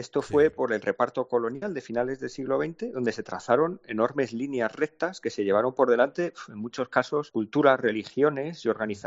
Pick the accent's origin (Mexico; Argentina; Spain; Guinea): Spain; nosotros como occidentales, como europeos, como españoles, tenemos muy bien aprendido el concepto de frontera